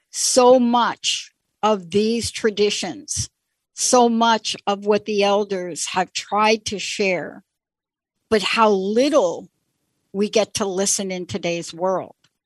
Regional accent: New York City, New York, United States; I'm a girl from New York City. I grew up in the Bronx. I know you're laughing, right?

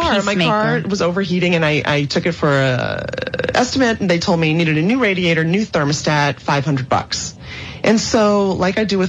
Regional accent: New York, United States; I grew up in Italian New York, not Italian Italy.

